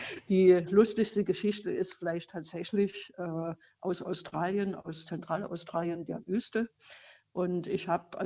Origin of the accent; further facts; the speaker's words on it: Saxony, Germany; Das liegt natürlich auch an meiner Heimat in Sachsen, in Ostdeutschland.